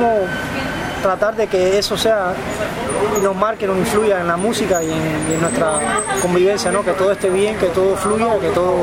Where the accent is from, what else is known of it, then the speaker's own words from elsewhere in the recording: Las Tunas, Cuba; yo soy de cubano, de una provincia que se llama Las Tunas, de Cuba. Nací ahí y tengo actualmente 26 años.